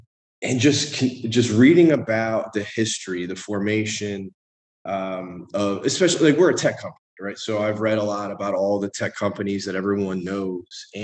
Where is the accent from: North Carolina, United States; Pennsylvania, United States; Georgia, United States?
Pennsylvania, United States; Philadelphia; now in Tampa, United States; I'm originally from Philadelphia. The Eagles just came down here to Tampa, where we're located, and laid a huge egg a couple weeks ago. So not great times in Philly, but Philly born and raised.